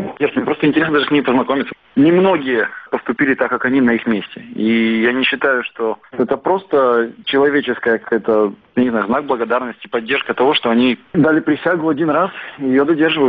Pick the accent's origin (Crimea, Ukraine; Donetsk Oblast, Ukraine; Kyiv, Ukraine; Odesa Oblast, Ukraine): Kyiv, Ukraine; Я родился в Киеве, я вырос в Киеве. Возможно, кто-то скажет, что я родился еще в СССР, но я родился в Украине.